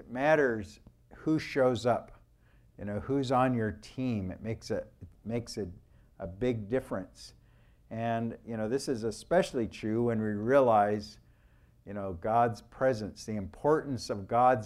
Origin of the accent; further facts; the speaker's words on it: Fresno, California, United States; And a lot of you know that I grew up in Fresno, so it's always good to come back and visit family.